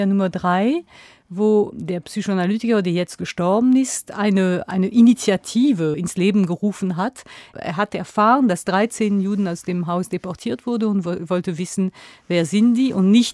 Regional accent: Strasbourg, Grand Est, France; now in Berlin, Germany; Also Paris ist intakt, meine Heimatstadt Straßburg ist intakt.

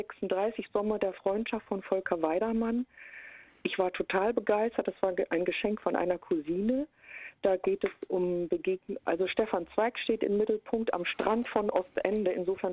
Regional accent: Jena, Thuringia, Germany; ich bin Jahrgang 59 und ich komme aus Jena und da gab es eine fantastische Kinderbibliothek

